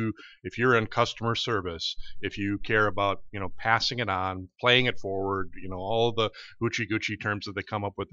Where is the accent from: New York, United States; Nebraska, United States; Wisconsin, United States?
Wisconsin, United States; Milwaukee; I'm a city slicker. I grew up in Milwaukee and started working here at McFarland's